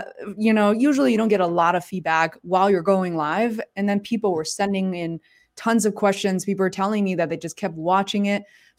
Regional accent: Beijing, China; also born or lived in Boston; Growing up in Beijing, you know, our home wasn't spacious, but it was like, okay, cool.

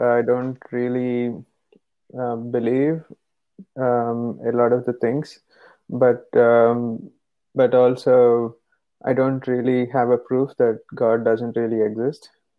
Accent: India; now in Tallinn, Estonia; Hi, I'm an entrepreneur based in Tallinn. I'm originally from India.

